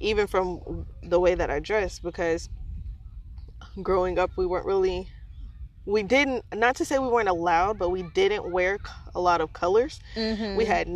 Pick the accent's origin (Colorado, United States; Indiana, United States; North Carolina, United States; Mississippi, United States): Indiana, United States; Indianapolis; So I'm from Indiana, y'all. Indianapolis.